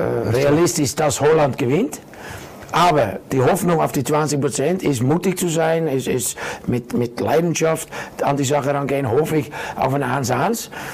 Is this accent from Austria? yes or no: yes; Austria; bei uns in Österreich